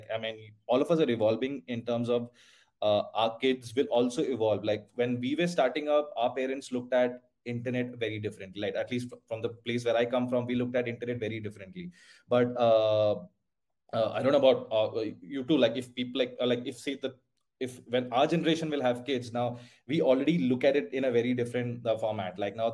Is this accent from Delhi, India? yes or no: no; Jamshedpur, Jharkhand, India; I was in my hometown in Jamshedpur, and there were these 11, 12-year-old kids.